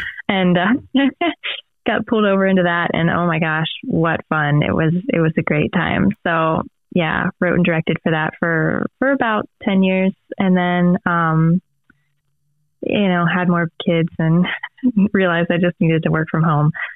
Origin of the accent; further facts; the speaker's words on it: Pennsylvania, United States; also born or lived in West Virginia; So I am from Pennsylvania, originally born in West Virginia, but lived in Pennsylvania pretty much my whole life.